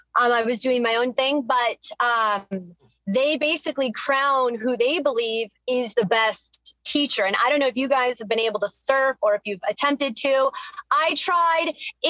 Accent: California, United States; I'm from SoCal. I grew up surfing during the summers

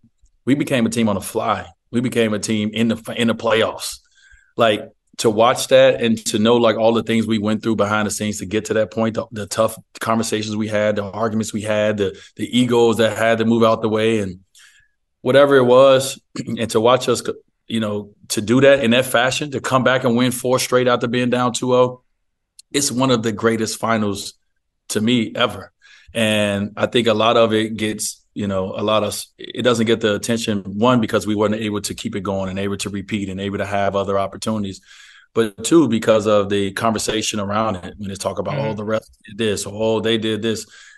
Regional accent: United States; I'm the minority as an American.

